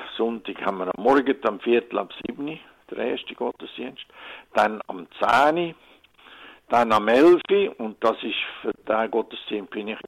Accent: Mels, St. Gallen, Switzerland; aufgewachsen bin ich in den Weinberg von Heiligkreuz am Gunzen und auf der Sonnenseite vom Elz, von dem stattlichen Dorf Melz, mit einem gewissen, auch traditionellen Katholizismus noch, mit einem Kapuzinerkloster.

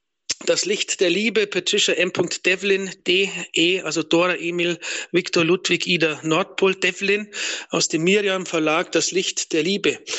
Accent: Bayreuth, Bavaria, Germany; Ich bin evangelisch getauft worden. Ich komme aus Oberfranken, bin in Bayreuth geboren, in Deutschland, in Bayern halt, Nordbayern. Und das ist Diaspora, also da gibt's vor allem Lutheraner eben, Protestanten

